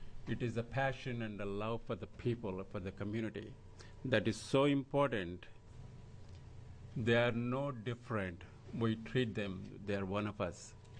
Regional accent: Astoria, United States; I'm from Astoria.

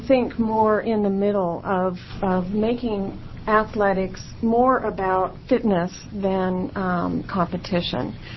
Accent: Eugene, Oregon, United States; I'm from Eugene. My daughter is a junior at South Eugene High School.

